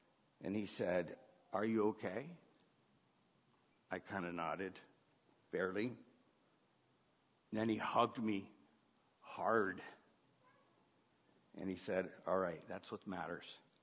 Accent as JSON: {"language": "English", "town": "Brampton", "region": "Ontario", "country": "Canada", "said": "One day, I came home to Brampton from Western. And driveway of our house was a brand new car."}